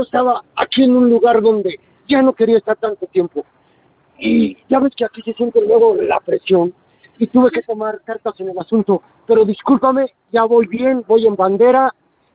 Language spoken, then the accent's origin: Spanish; Mexico; México, la de México, yo soy mexicano, no es estadounidense.